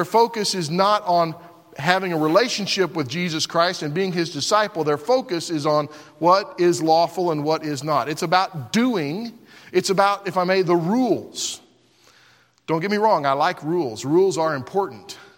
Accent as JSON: {"language": "English", "region": "Oregon", "country": "United States", "said": "you know, we're from Oregon going all the way to Florida."}